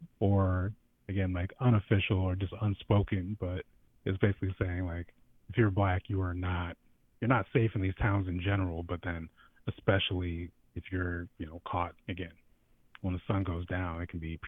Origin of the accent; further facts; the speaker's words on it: Lake Oswego, Oregon, United States; But for me personally, like I grew up in Lake Oswego, which was considered more of a de facto sundown town.